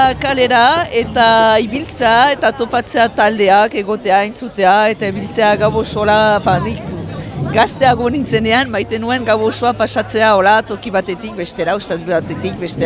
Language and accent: Basque; Paris, Île-de-France, France; ni sortua naiz Parisen eta nire gazte denbora pasadut Parisen